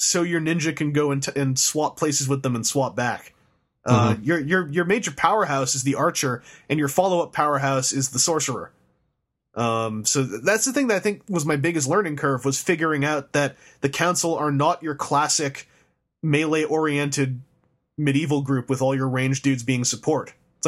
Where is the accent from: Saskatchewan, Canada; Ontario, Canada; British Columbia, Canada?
Ontario, Canada; Toronto; or it could tell I was from Toronto, so it said, or local pickup at Snakes and Lattes.